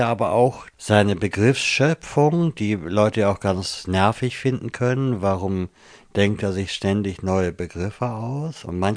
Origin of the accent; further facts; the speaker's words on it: Hamburg, Germany; auf jeden Fall bin ich auf eine gewisse Weise schon Hamburger, aber da sind ganz viele andere Strömungen noch mit dabei.